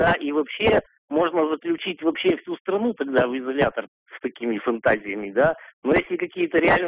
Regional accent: Moscow, Russia; я из Москвы.

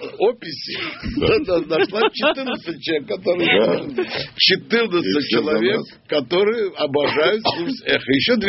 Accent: Moscow, Russia; Я-то знаю, я из Москвы.

